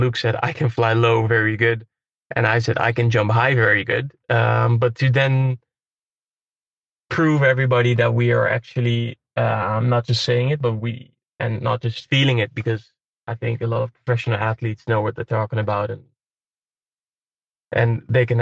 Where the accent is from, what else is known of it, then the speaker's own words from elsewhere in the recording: Netherlands; English is a second language; First of all, we wanted to do it in the Netherlands, in my home country